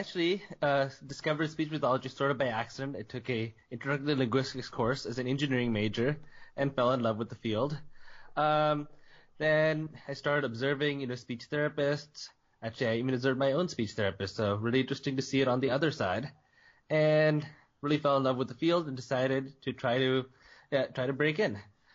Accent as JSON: {"language": "English", "region": "California", "country": "United States", "tie": "born or raised there", "said": "Then I will start being a CF back in my hometown in Northern California."}